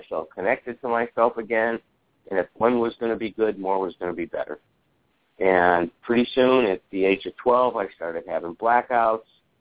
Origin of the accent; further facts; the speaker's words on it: Chicago, Illinois, United States; I grew up in Chicago. We go to the museums, the Lincoln Park Zoo, Foster Avenue Beach. It was an amazing life with him.